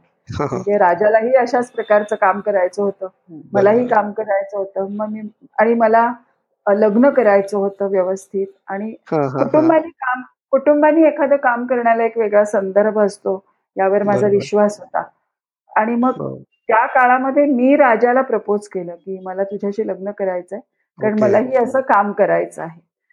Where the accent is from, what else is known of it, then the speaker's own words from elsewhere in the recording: Wai, Maharashtra, India; आणि वाईला माझं माहेर